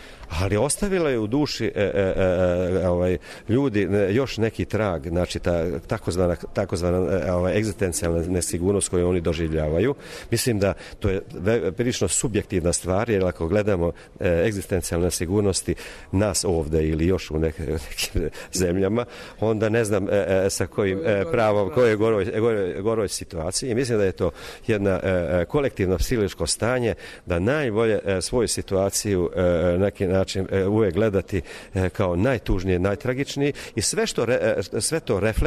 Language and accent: Serbian; Serbia; ja koji kao Mađar iz Srbije posmatram situaciju